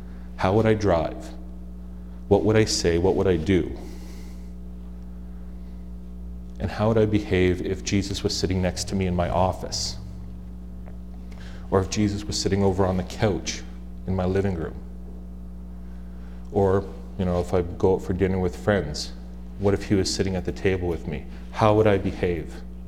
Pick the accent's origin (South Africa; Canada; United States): Canada; Windsor, Ontario; I grew up in Windsor, Ontario, born and raised there. Now, Essex County is flat.